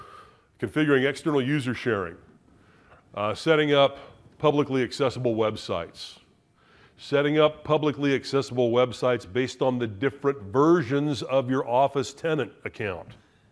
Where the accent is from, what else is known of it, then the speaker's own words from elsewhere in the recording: Kansas, United States; I'm from Kansas, we say y'all